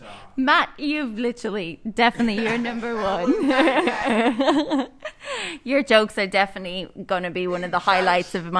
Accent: Dublin, Leinster, Ireland; it's kind of mixed because I'm from Dublin

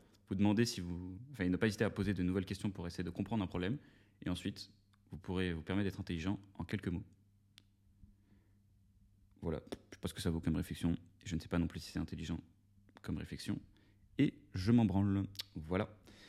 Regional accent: Versailles, Île-de-France, France; Notamment parce que j'ai grandi à Versailles, et donc Versailles, c'est une ville qui a un lot de caractéristiques très précises

